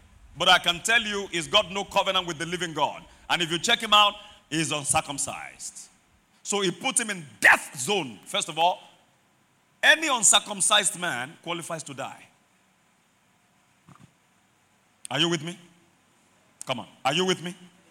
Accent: Mokola, Oyo, Nigeria; That was how we grew up in Mokola. We were trained to fight.

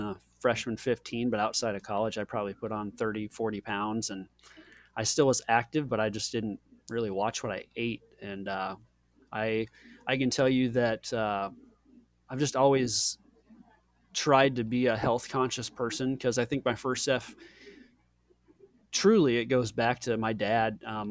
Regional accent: Prague, Nebraska, United States; now in Omaha, United States; I grew up over by on a farm, small farm town called Prague, Nebraska. It's just west of Wahoo, about 15 or 20 minutes.

